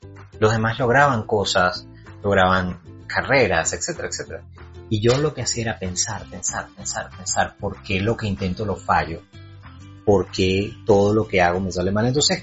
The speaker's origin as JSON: {"language": "Spanish", "town": "Caracas", "region": "Capital District", "country": "Venezuela", "lives_now": "Medellín, Colombia", "said": "de hecho sabes que yo soy caraqueño, y en cierta medida Medellín se parece mucho a Caracas"}